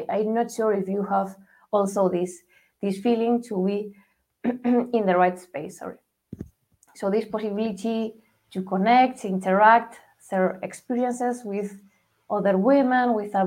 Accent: Madrid, Community of Madrid, Spain; English is a second language; if you haven't guessed where does my accent come from, I'm based in Spain. I'm located in Madrid.

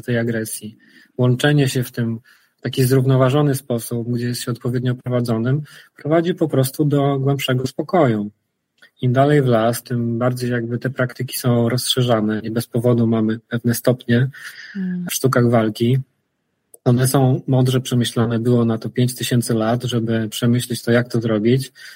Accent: Łódź, Łódź Voivodeship, Poland; Wychowałem się na podwórku w ciemnej dzielnicy Łodzi.

